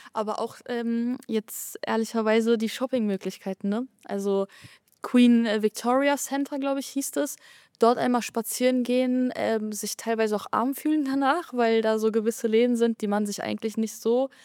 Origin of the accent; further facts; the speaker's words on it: Berlin, Germany; ich bin ja aus Berlin